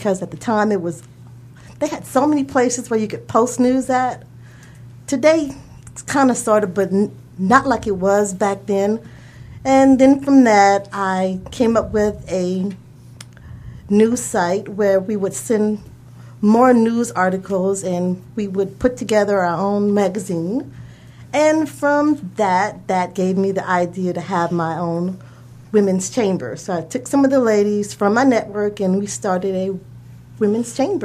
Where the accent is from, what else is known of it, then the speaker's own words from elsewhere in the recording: Louisiana, United States; moved away; Okay, well, I grew up in Louisiana, first of all. I moved here in 1987.